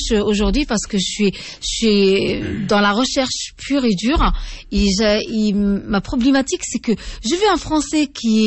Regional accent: Algeria; Je suis algérienne

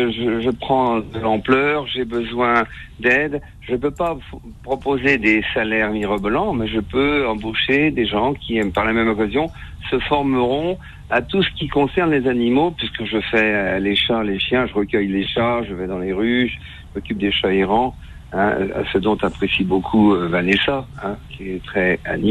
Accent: Troyes, Grand Est, France; Ah ben, c'est chez moi, à Troyes.

